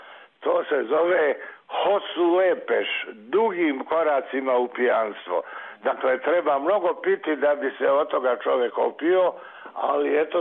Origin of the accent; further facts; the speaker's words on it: Šabac, Mačva District, Serbia; now in Sarajevo, Bosnia and Herzegovina; Došao sam iz Šapca u Sarajevo i pošto sam prije bio na Savi kao dijete